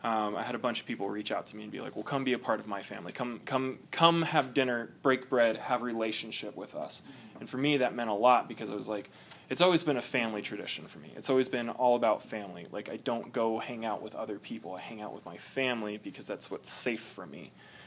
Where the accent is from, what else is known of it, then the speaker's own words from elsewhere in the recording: California, United States; now in Utah, United States; Like growing up in California, it was pretty cool, but like being in Utah, it's really magical